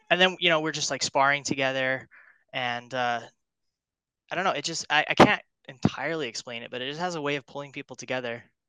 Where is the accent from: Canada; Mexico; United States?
United States; Salt Lake City, Utah; No. I grew up in Salt Lake, and we were living in Heber at the time.